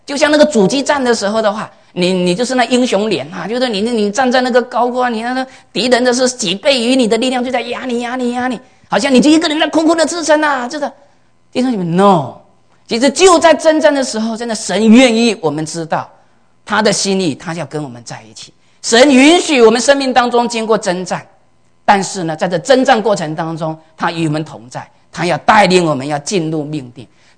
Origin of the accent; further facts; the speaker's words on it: China; 所以很多时候我们中国人说宰相肚里人撑船